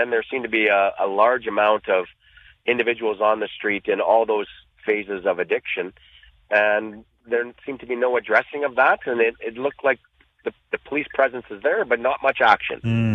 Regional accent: Yorkton, Saskatchewan, Canada; First and foremost, our MLA, because we're from the Yorkton area, Greg Ottenbright.

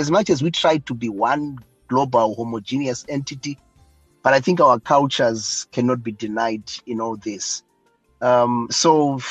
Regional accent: Zimbabwe; also born or lived in Zambia; I'm a Zimbabwean, but I was born in Zambia. I would say I grew up in the church. Of course, my family or my parents were not really active Adventists

